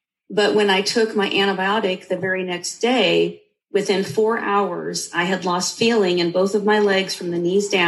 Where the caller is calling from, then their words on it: Waco, Texas, United States; I am in Waco, Texas.